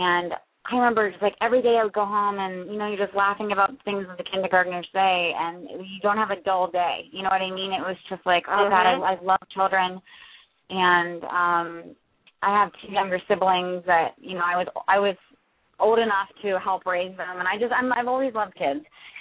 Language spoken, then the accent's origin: English; Roanoke, Virginia, United States; I grew up in Roanoke, Virginia